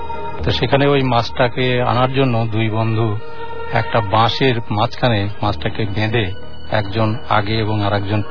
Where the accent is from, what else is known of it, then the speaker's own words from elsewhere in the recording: Suryanagar, Dhaka Division, Bangladesh; now in Dhaka, Bangladesh; আমি শান্তিনগর থেকে এসেছি, আমার গ্রামের বাড়ি রাজবাড়ী জেলার সূর্যনগরে।